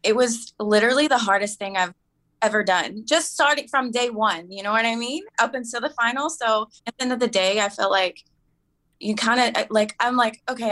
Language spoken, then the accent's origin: English; Tennessee, United States; I think a lot of it has to do with, I grew up in Tennessee. It's all mountains.